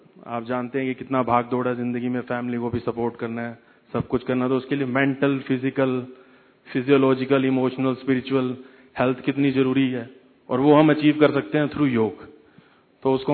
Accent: Panipat, Haryana, India; मैं पानीपत हरियाणा से आया हूँ।

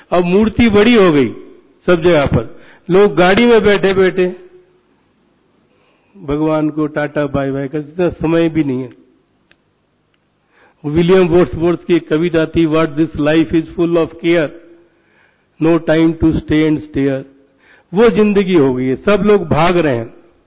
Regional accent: India; वो जैसे उनको पता चला हम इंडिया से हैं

